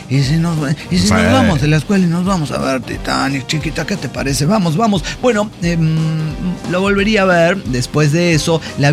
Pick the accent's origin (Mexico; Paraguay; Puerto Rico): Mexico; Mexico City; del DF mexicano.